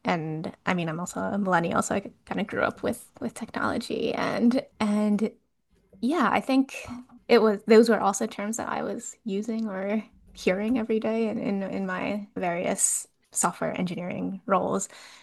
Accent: United States; born there; my parents grew up in, but I was born in America

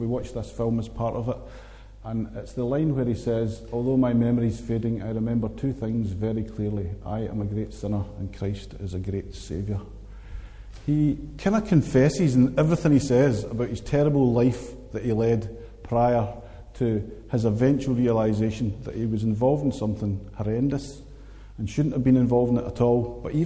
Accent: Stewarton, Scotland, United Kingdom; I grew up in a little town. The middle picture is a picture of my hometown called Stourton in Ayrshire.

